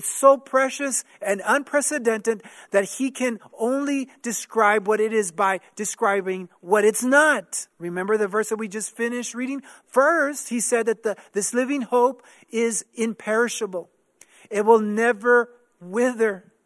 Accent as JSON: {"language": "English", "region": "Texas", "country": "United States", "tie": "born or raised there", "said": "I became a migrant worker automatically. I was a Texan because I was raised in Texas."}